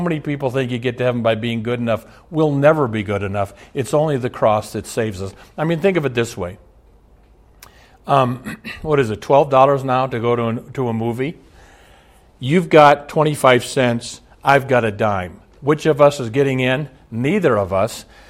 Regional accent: Omaha, Nebraska, United States; Now, I'm taping this in Minneapolis and I grew up in Omaha. It's about 360 miles from here.

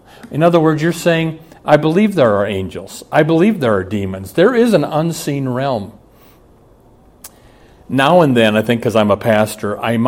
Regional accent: Omaha, Nebraska, United States; I grew up in Omaha. I just took a visit there last week.

